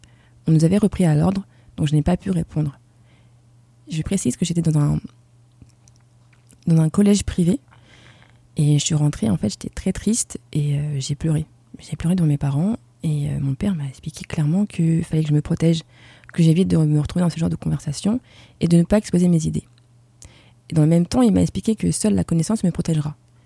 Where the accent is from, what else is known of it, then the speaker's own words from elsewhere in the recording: Rennes, Brittany, France; also born or lived in Meulan; je suis franco-ivoirienne. Donc je suis née à Meulan, près des Mureaux, et si je dois encore préciser, c'est en banlieue parisienne. Oui, la vanne est tentante parce qu'il est dans le 78, mais on va s'en passer. J'ai ensuite grandi à Rennes, ville antifa.